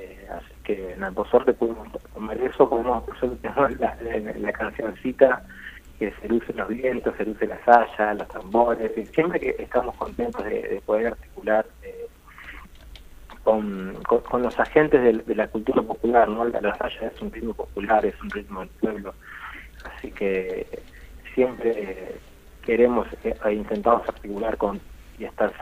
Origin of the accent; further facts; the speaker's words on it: Buenos Aires, Argentina; De acá de Buenos Aires.